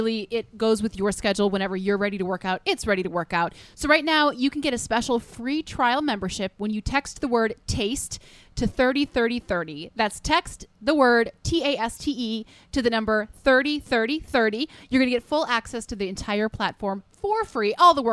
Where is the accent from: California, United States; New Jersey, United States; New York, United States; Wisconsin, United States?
Wisconsin, United States; Well, and I am from Wisconsin.